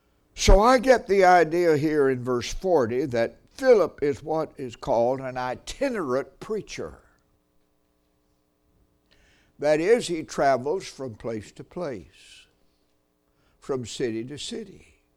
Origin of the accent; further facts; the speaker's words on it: Memphis, Tennessee, United States; For years we lived in Memphis, Tennessee, which is my hometown.